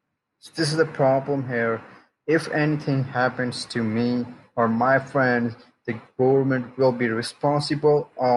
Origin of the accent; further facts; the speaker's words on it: Zafarabad, Azad Kashmir, Pakistan; I'm from Pakistan, Kashmir, in Zafarabad. A couple of years ago, 4 or 5 years ago, I left Islam.